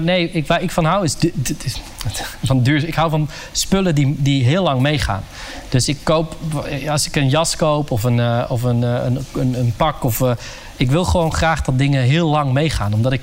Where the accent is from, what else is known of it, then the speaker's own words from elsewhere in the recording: North Brabant, Netherlands; Dus ik ben echt een fucking trotse Brabander die kan meeblaren op carnavalsmuziek. Maar ik ben ook trots op mijn Marokkaanse roots en op mijn Indische roots.